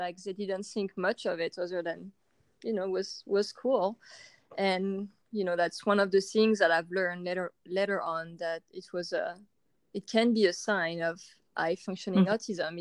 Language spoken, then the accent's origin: English; France; I was born and raised in France